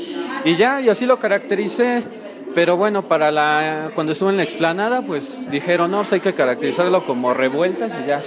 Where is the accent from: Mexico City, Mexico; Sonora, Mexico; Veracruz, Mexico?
Mexico City, Mexico; Magdalena Petlacalco; yo vengo de Magdalena Petlacalco, soy originario de allá.